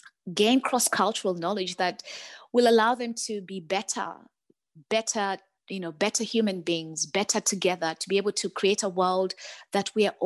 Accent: Kenya; I grew up in Kenya and I spent the first 20 years growing around such a powerful and rich culture and traditional culture as well.

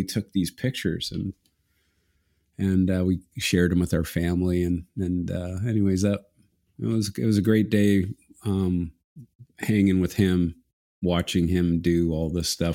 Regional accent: Canada; as a kid growing up in Canada, getting picked by your favorite team.

